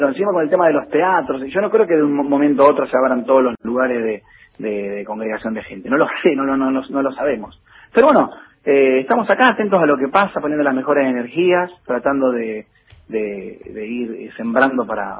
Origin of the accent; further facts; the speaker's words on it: Rosario, Santa Fe, Argentina; Yo soy rosarino, sí